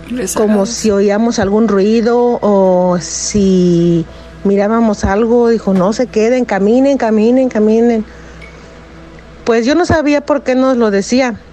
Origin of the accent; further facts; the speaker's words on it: Mexico; now in United States; Cuando esto pasó en el año 2000, que fue cuando yo me vine de México para acá, me tocó pasar por la frontera, cruzar la frontera por el cerro, bueno, parte cerro, parte desierto.